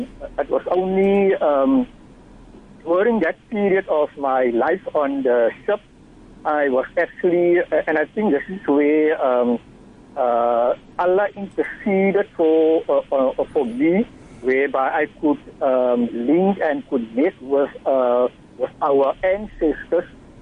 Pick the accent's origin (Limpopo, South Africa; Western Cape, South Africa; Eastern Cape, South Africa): Western Cape, South Africa; Simon's Town; I grew up in Simonstown, we were all one big happy family. We had the Christian families, we had the Cape Malay families